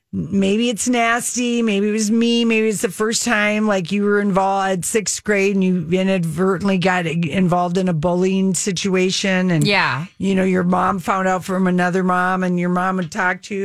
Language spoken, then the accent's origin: English; Minnesota, United States; And Julian, we're from Minnesota.